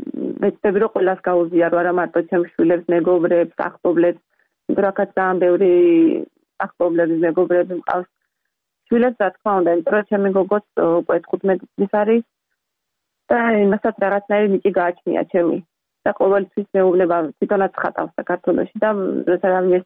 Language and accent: Georgian; Batumi, Adjara, Georgia; born or raised there